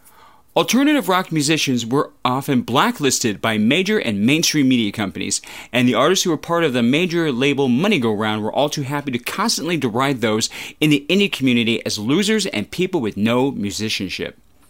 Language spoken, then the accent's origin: English; Los Angeles, California, United States; And they're from my home state of California. They're from up a little farther north than I'm from originally in Los Angeles.